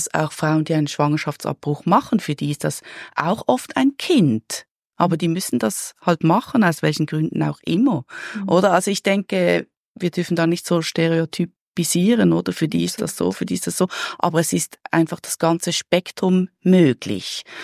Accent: Basel, Basel-Stadt, Switzerland; ich komme aus Basel und da gab es schon diese Konzepte

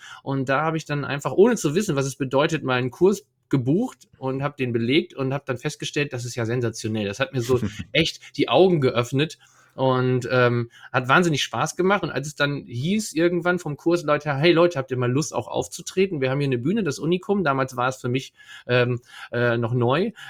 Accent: Leer, Lower Saxony, Germany; Ich komme aus Leer, ja, Leer, Ostfriesland, das Tor Ostfrieslands, kann man auch sagen. Da bin ich geboren und aufgewachsen, bis ich dann als Student in die große, weite Welt ausgezogen bin, nämlich 60 Kilometer bis nach Oldenburg.

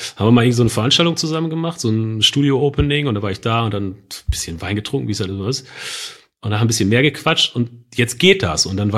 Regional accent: North Rhine-Westphalia, Germany; dafür bin ich zu ostwestfälisch einfach.

